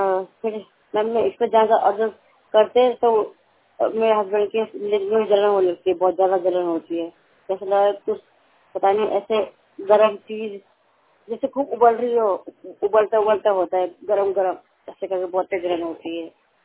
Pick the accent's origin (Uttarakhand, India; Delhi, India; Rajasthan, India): Delhi, India; मैं दिल्ली में दिल्ली की रहने वाली हूँ।